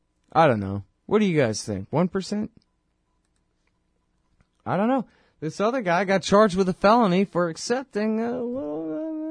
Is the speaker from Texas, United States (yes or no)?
yes; Texas, United States; I don't keep up with British politics all that good because I'm from Texas.